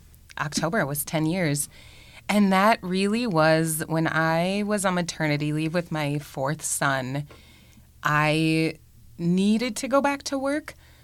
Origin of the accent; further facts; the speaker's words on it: Windham, United States; Yes, I was born and raised in Windham, and crazily, the house I grew up in is about four blocks north of the shop, and I live three blocks from there now